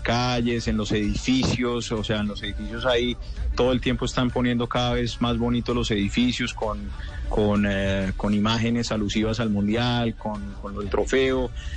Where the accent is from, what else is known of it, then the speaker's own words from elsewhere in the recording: Colombia; now in Qatar; Somos dos colombianos que tengo identificados.